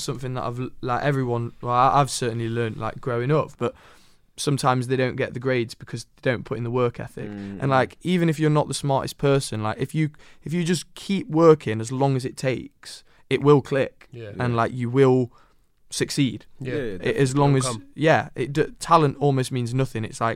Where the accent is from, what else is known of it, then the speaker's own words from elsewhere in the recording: Nottingham, East Midlands, United Kingdom; growing up in Nottingham